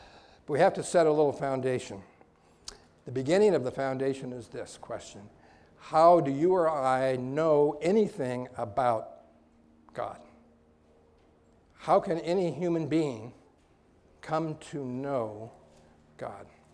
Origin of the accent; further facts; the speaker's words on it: California, United States; We are from Northern California. We go to the Hayward Church.